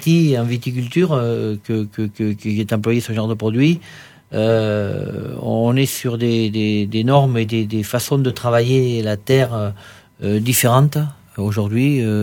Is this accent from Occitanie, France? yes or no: yes; Occitanie, France; je préfère du conventionnel qui est produit chez nous en Aveyron avec une identité forte